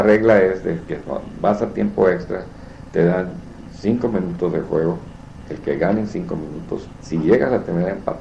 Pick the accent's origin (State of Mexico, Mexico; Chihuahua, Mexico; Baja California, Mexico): Baja California, Mexico; Mexicali; also born or lived in Calexico; yo soy de Calexico, sí, salí de la high school de Calexico, pero yo no soy de Calexico, soy de Mexicali